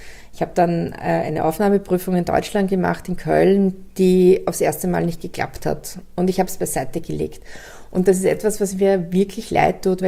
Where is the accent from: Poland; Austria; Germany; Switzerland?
Austria; Oder eine absolute Ruhe, die wir ja bei uns in Mitteleuropa oder in Österreich nie haben.